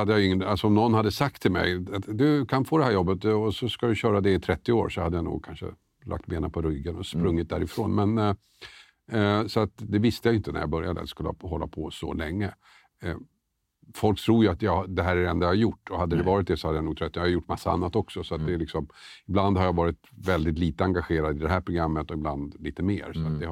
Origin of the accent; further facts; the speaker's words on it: Tumba, Stockholm County, Sweden; jag växte upp i Tumba. Bodde i Storvreten bland annat, som numera är ett utsatt område. Gick i Storvretsskolan